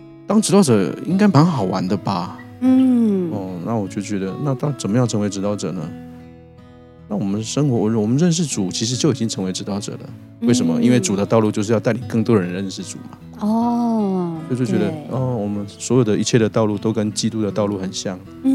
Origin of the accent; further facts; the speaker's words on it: Taiwan; 因为我们从小在台湾长大，所以中文就会很不一样